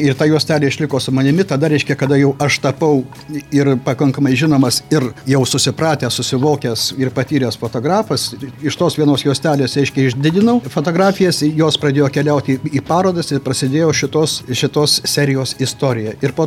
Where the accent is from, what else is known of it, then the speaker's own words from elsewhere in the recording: Alytus, Alytus County, Lithuania; aš esu iš Alytaus. Aš iš Alytaus.